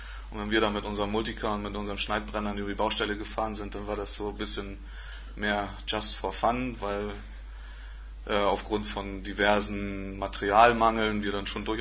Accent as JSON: {"language": "German", "region": "Mecklenburg-Vorpommern", "country": "Germany", "said": "nur als Mecklenburger habe ich dann gedacht"}